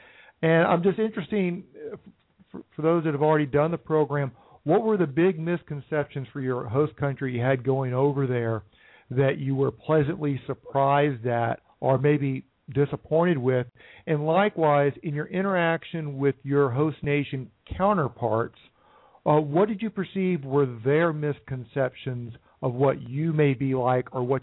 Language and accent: English; United States; accent: American; I can read a pretty good monument French, but my American accent is absolutely horrible.